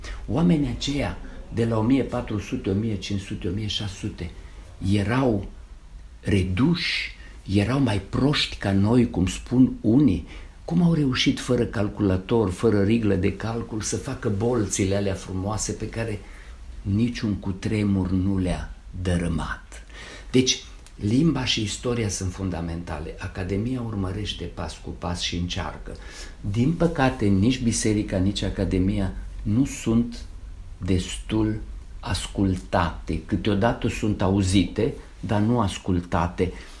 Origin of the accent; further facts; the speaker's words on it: Romania; Fără limba română nu suntem români.